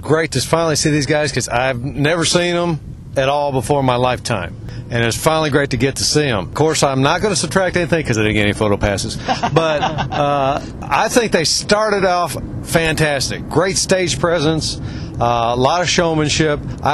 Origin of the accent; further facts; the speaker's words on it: Mount Juliet, Tennessee, United States; Mount Juliet.